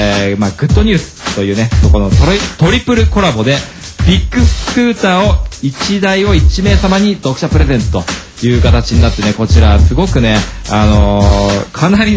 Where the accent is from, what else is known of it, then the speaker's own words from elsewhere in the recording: Saitama, Japan; まあ僕地元が埼玉だったんで